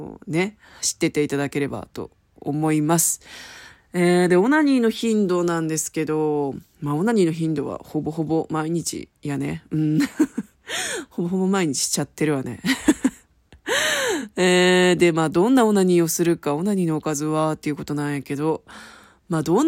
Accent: Kansai, Japan; 出身地は、さっきも言ったけど、ずっと関西で、はい。関西生まれ、関西育ちで、はい、ここまで来ています。

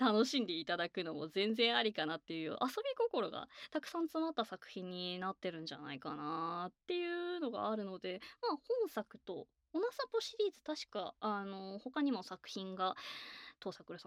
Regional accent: Kansai, Japan; accent: Kansai; 本当に私の出身が関西圏なので、どうしてもイントネーションがすごく関西寄りになってしまって、

